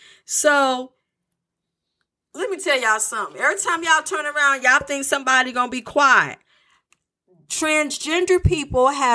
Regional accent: Connecticut, United States; You know, I'm from Connecticut.

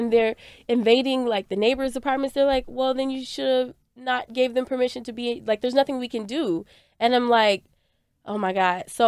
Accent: Minneapolis, Minnesota, United States; I'm from Minneapolis and, you know, as many incidents as that has went viral with police there, being born and raised there

